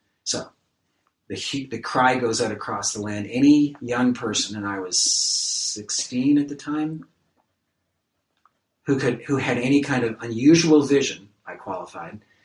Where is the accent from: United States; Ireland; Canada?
Canada; Toronto, Ontario; Growing up in Toronto, Canada